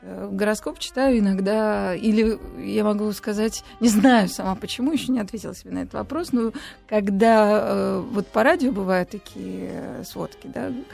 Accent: Georgia; я же росла в Грузии, там очень многонациональная страна, а в то время точно уж была, и было много разных имен.

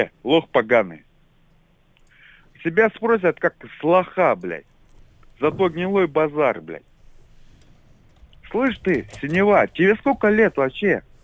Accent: Moscow, Russia; Я с Москвы, я тебе сказал, я с ВДНХ

